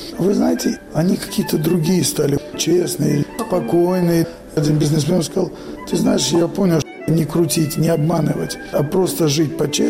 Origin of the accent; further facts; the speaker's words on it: Odesa, Odesa Oblast, Ukraine; born there; also born or lived in Moscow; Я родился на Украине, в Одессе. Учился потом в Москве, в Советском Союзе.